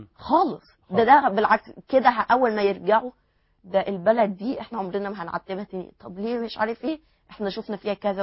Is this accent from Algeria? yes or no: no; Egypt; احنا عندنا في مصر